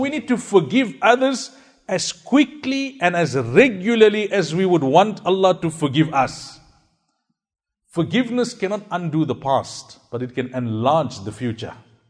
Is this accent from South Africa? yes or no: yes; South Africa; You know, I come from South Africa